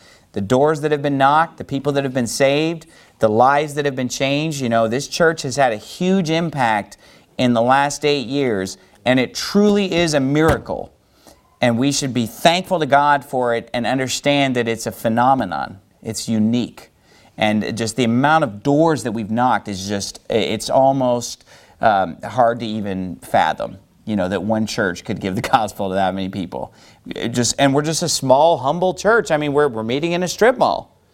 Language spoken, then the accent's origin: English; Sacramento, California, United States; Sacramento because that area is really near and dear to my heart because that's where I grew up. That's my hometown.